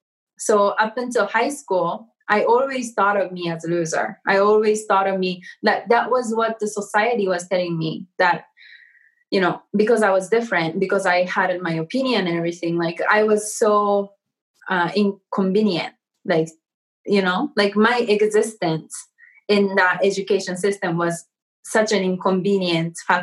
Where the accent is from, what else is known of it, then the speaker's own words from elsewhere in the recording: Japan; English is a second language; I was born and raised in Japan, right? And this experience was very different from growing up in America, right?